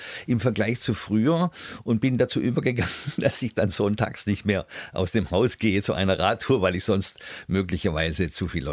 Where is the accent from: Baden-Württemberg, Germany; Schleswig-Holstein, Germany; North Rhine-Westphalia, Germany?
Baden-Württemberg, Germany; ich komme ja selbst aus Baden-Württemberg, deswegen kann ich das sofort nachvollziehen. Ich habe das auch schon gesagt, in dem kleinen Dorf, in dem ich wohne